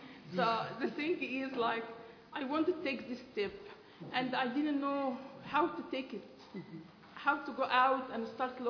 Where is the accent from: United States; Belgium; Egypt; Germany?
Egypt; moved away as an adult; now in Australia; I'm originally from Egypt.